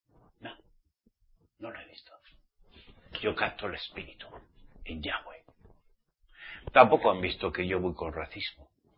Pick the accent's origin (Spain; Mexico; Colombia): Spain; Como yo soy español. Y a la vez israelita redimido por la sangre de Yahshua.